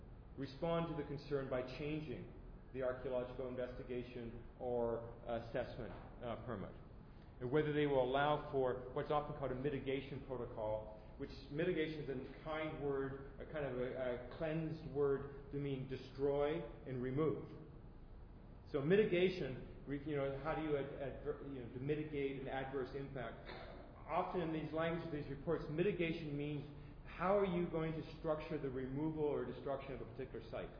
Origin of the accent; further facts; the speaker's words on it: Prince Rupert, British Columbia, Canada; when we grew up in Rupert, we called the Superport.